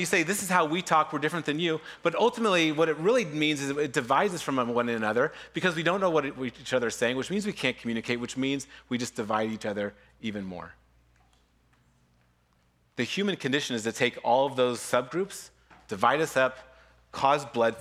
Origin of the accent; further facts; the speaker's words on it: United States; Like in America, we're American, but then there's tribes, right?